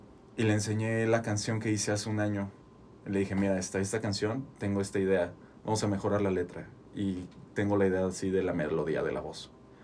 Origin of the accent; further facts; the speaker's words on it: Celaya, Guanajuato, Mexico; los dos venimos del mismo lugar. Nuestra hometown es Celaya. Y queríamos como, no sé, no representar eso, pero sino hacer resaltar que venimos de Celaya.